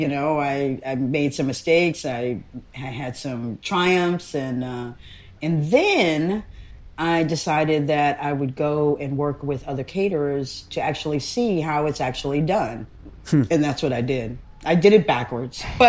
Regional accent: Trinidad & Tobago; And we're from Trinidad, right? So, you know, we eat a lot of curry

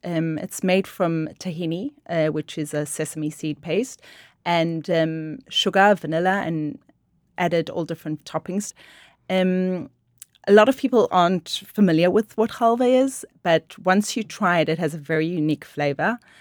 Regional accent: Israel; I mean, growing up in Israel, I never baked with halva

